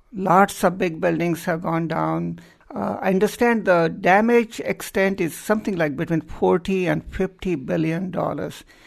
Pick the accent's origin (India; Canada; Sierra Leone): India; now in Eugene, United States; I'm from India, and Nepal is just the next door neighbor to us. Most of the people in Nepal are Hindus, just like I am.